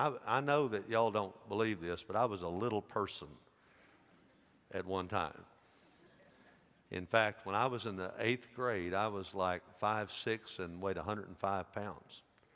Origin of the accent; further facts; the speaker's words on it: Dyersburg, Tennessee, United States; When I was a kid, growing up in Dyersburg